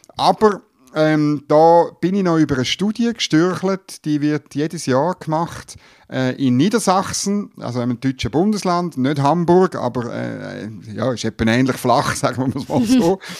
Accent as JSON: {"language": "German", "country": "Switzerland", "said": "Ich glaube wirklich, jetzt wir als Schweizer, wir müssen da genauer anschauen."}